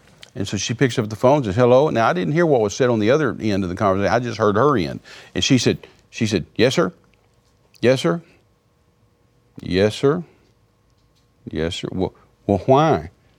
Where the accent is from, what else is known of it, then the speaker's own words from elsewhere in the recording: Texas, United States; I'm a Texan. I love guns.